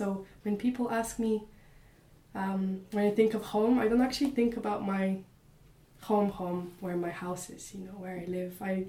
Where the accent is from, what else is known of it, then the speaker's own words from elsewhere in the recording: Plovdiv, Plovdiv Province, Bulgaria; so I'm originally from Bulgaria, from a town called Plovdiv. And it's sort of in the middle of the country.